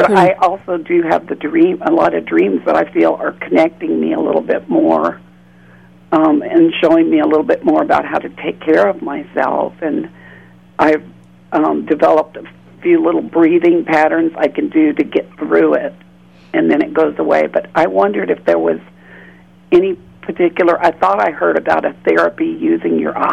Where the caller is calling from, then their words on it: Austin, Texas, United States; I'm calling from Austin.